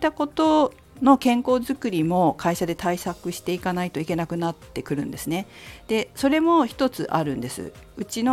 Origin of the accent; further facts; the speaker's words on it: Fukushima, Japan; now in Tokyo, Japan; 私が東京ではフィットネスの仕事をしているんですけど、地元の福島県福島市ではもともと父方の家業が農業で